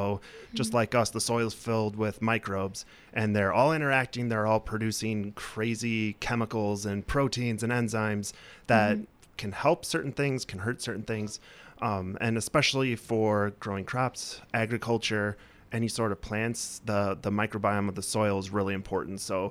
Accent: Illinois, United States; moved away as an adult; now in Wisconsin, United States; So I grew up actually in Illinois, which is not a Badger state. And I actually came up here to UW for college.

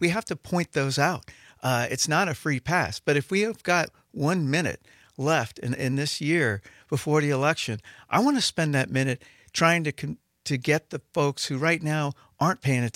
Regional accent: Hawaii, United States; Oh, no. I grew up in Hawaii. I would like to be there now

